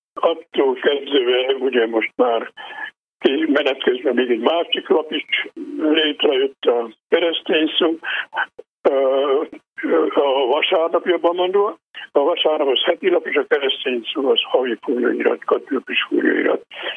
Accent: Farkasfa, Vas, Hungary; az elmúlt évek során az én szülőfalunkban Farkasfakán is felállítottak itt trianoni emlékművet

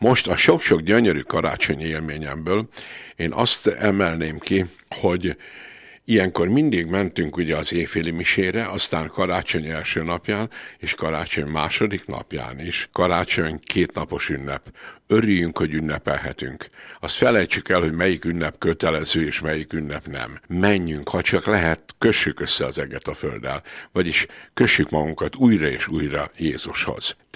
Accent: Kunszentmiklós, Bács-Kiskun, Hungary; Én Kunszem Miklósi gyerek vagyok, tehát a Kiskunság fővárosában születtem

